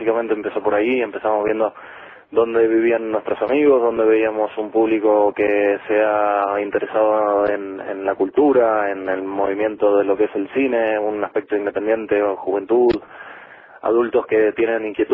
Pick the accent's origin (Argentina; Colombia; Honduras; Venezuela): Argentina; Buenos Aires; now in Madrid, Spain; Nosotros somos de Buenos Aires, mi mujer y yo.